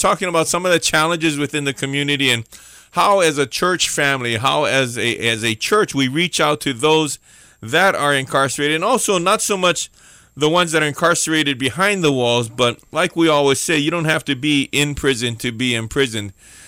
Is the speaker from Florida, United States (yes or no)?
no; Aliamanu, Hawaii, United States; the way my mom talked about me when I was growing up in Aliamanu.